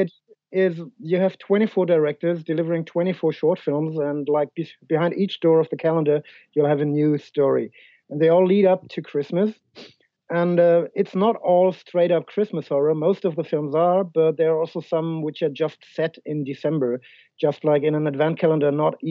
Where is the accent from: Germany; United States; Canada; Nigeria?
Germany; oh, by the way, we're from Germany, yeah.